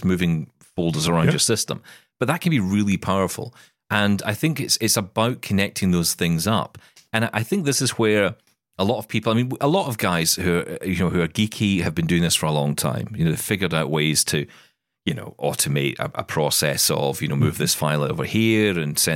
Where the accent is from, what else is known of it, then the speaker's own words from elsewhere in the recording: Scotland, United Kingdom; I am Scottish. I pay for nothing.